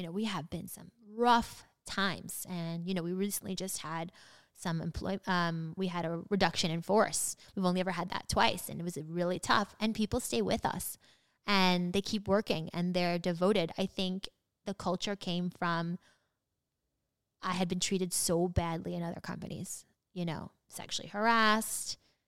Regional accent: New York City, New York, United States; I grew up in Queens. Like, that's not a nice neighborhood where I grew up in South Queens on Jamaica Avenue. You know, every single person was an immigrant.

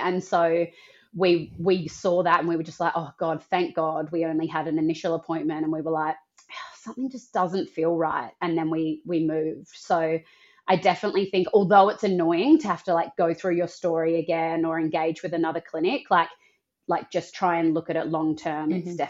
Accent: Perth, Western Australia, Australia; I ended up connecting with this girl from Perth. I'm actually from Perth.

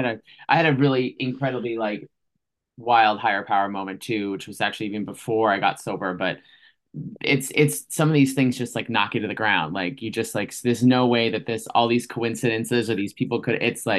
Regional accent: Boston, Massachusetts, United States; I'm from Boston, like about 12 miles north of the city, so not too far from Salem, actually.

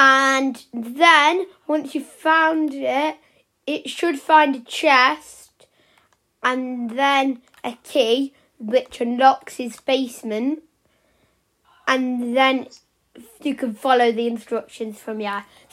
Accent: England, United Kingdom; Also, we are English, so pounds and stuff, yeah, I will be saying.

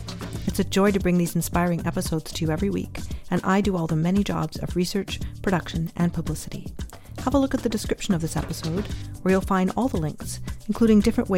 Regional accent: Canada; I did my undergraduate there. I'm Canadian.

